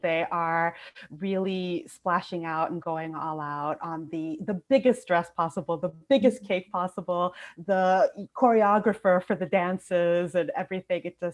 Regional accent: New Jersey, United States; now in Minneapolis, United States; Currently, I live in Minneapolis, where it is freezing right now, but I grew up outside of New York City in New Jersey

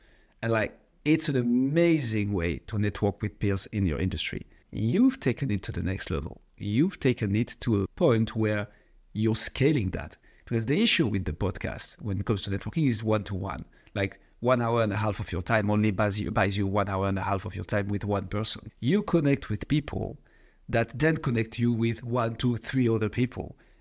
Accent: France; English is a second language; I'm from France, as you might hear with the accent.

